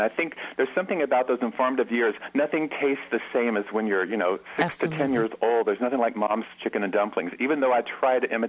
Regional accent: the South, United States; I'm from the South, so traditionally I grew up with it being served as chicken and dumplings.

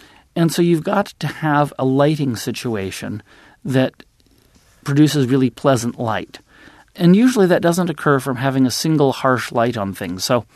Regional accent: Los Angeles, California, United States; I grew up in Los Angeles.

